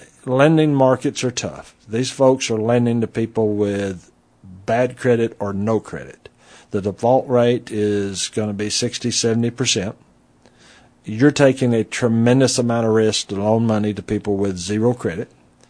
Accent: Lubbock, Texas, United States; in the 60s and 70s and 80s when I was growing up in Lubbock?

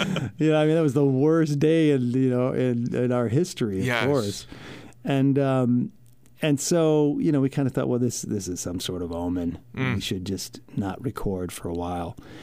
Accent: Grand Rapids, Michigan, United States; the friends that I'd had when I grew up in Grand Rapids, which is why I gave up the place in California.

